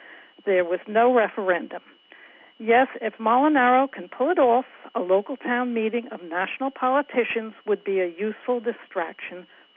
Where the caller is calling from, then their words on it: Rhinebeck, New York, United States; I'm calling from Rhinebeck, New York.